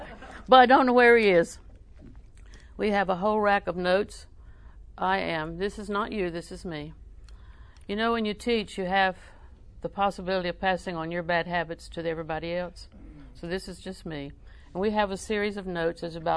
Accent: Winter Haven, Florida, United States; also born or lived in Auburndale; Now, I was born in the Winter Haven Hospital and raised in Winter Haven on 24th Street before we moved to Auburndale. And Auburndale is actually my home.

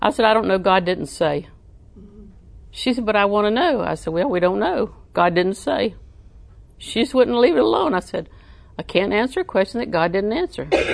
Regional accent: Southern United States, United States; I was raised in Southern tradition of thank you, yes, ma'am, no, ma'am.

